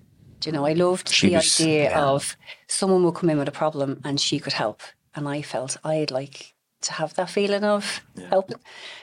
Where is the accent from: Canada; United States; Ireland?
Ireland; Dublin, Leinster; growing up in Northside Dublin, you know, I suppose my family, we show each other we love each other by slagging each other.